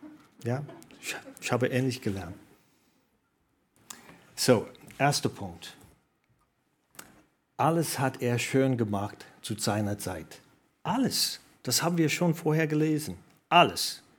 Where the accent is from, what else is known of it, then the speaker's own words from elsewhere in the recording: United States; German is a second language; als Amerikaner bin ich auch sehr stolz